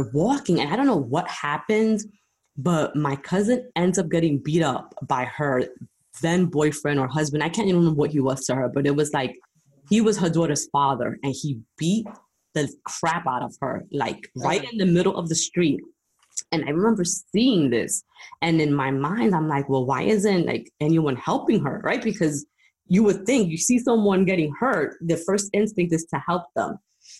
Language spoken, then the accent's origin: English; Brooklyn, New York, United States; I grew up in Brooklyn, and Brooklyn was the equivalent of the Bronx when you grew up, right?